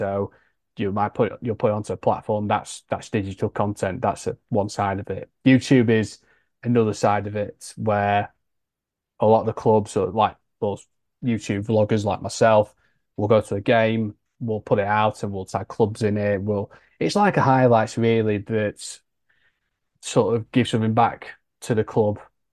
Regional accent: Doncaster, Yorkshire and the Humber, United Kingdom; with Donny Rovers where it's your club that you support. It's my hometown club, and you have to be impartial.

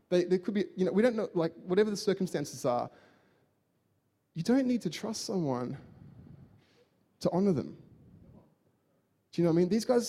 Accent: Australia; I'm an Aussie

